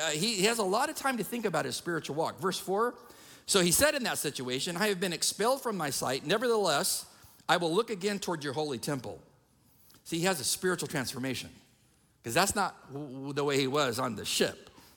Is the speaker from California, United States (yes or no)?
yes; San Diego, California, United States; The Navy SEALs, I'm from San Diego, the head trainer for the Navy SEALs actually worked for my dad when he retired.